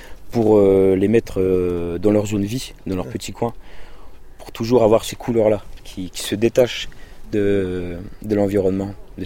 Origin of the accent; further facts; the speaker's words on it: Grand Est, France; also born or lived in Nord / Savoie; Du Nord. Du Nord, mais j'ai plutôt grandi dans les Vosges.